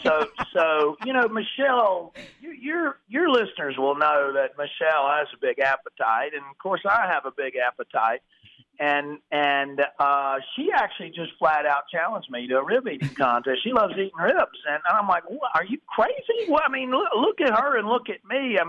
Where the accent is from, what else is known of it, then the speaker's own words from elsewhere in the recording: South Carolina, United States; I grew up in South Carolina, and I've had a good relationship with the folks down at Myrtle Beach